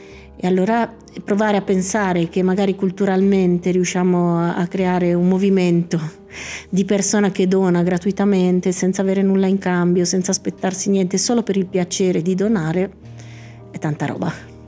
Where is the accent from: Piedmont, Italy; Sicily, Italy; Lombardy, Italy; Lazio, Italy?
Lombardy, Italy; In realtà noi che veniamo dalla Lombardia, per noi è tantissimo